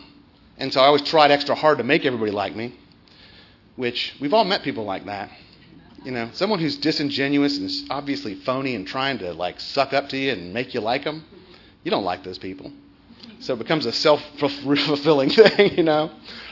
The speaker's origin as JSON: {"language": "English", "town": "Tampa", "region": "Florida", "country": "United States", "tie": "born or raised there", "said": "I grew up in Tampa, Florida"}